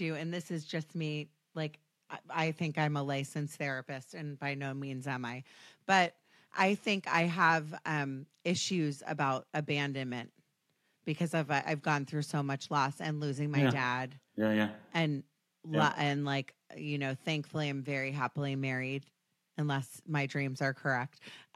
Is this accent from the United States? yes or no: yes; United States; and even being American, so women, we like to talk about everything, right?